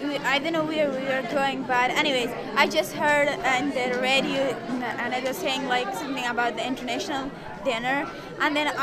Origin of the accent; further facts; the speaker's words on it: Bamyan, Afghanistan; now in Ghent, United States; I'm an exchange student from Bamyan, Afghanistan.